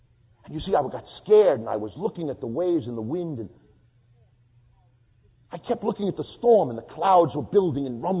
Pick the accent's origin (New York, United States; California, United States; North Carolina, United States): New York, United States; Brooklyn; the child growing up in Brooklyn, was an alcoholic dad.